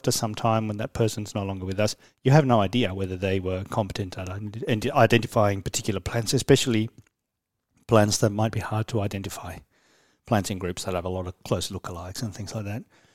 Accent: Spain; moved away as an adult; now in Australia; Well, I was originally born in Spain and spent the first 18 years of my life in there. And I came to Australia just in time to start uni.

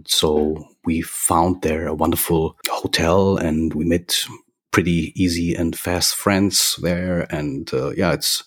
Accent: Munich, Bavaria, Germany; now in Berlin, Germany; I'm right now in Berlin, actually since 1999. So in the meanwhile, I'm longer living in Berlin than I was living in Munich. But I grew up and I was born in Munich.

